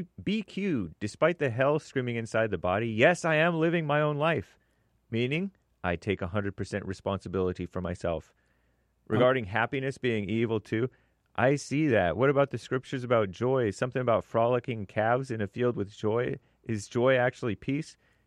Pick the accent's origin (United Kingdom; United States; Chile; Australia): United Kingdom; England; I'm English.